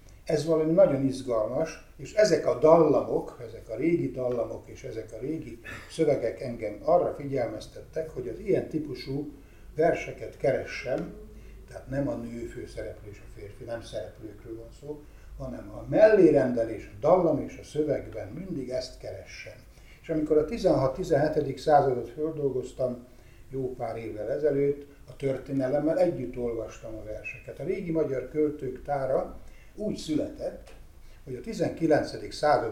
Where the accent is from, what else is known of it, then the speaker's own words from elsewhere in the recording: Szeged, Csongrád-Csanád, Hungary; könyvtáros gyermeke vagyok. A szegedi Somogyi könyvtárban nőttem föl